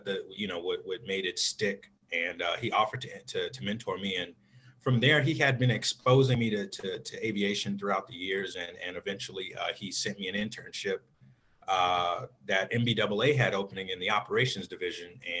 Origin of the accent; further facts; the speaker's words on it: Chicago, Illinois, United States; You know, I grew up in Chicago, you know, as single parent home